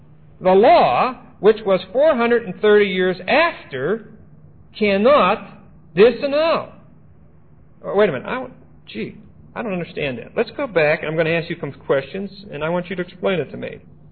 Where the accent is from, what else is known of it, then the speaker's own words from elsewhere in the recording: Pittsburgh, Pennsylvania, United States; If you're dealing with a shyster from L.A. or from Pittsburgh, my hometown